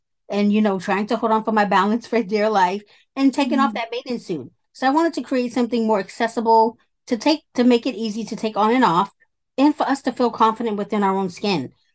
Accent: Cambridge, Massachusetts, United States; I'm from Cambridge, Massachusetts, and I'm the CEO and founder of Girls Chronically Rock Clothing Brand.

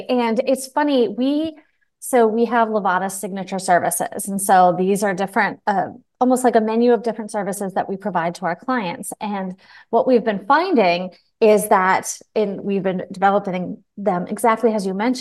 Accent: Massachusetts, United States; And so born and raised in Massachusetts, so very love the topic of your podcast.

